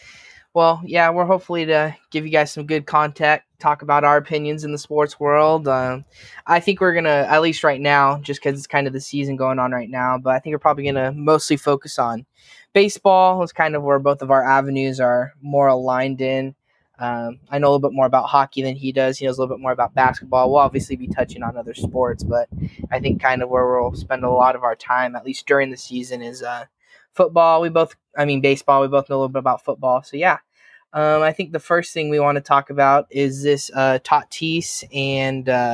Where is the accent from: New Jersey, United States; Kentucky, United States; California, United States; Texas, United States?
California, United States; I'm obviously from California. I live in San Diego.